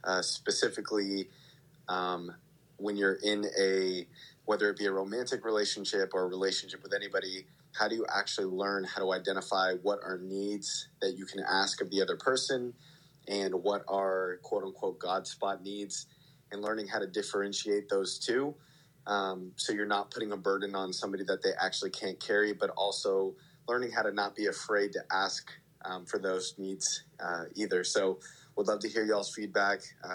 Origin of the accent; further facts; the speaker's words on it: Houston, Texas, United States; I am from Houston, Texas.